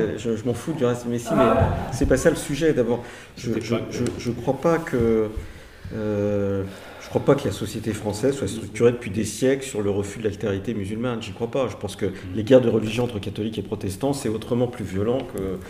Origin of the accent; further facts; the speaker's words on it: France; tout le monde verra que je suis français, que je raisonne et que je fonctionne comme un français, parce que j'ai été éduqué comme ça.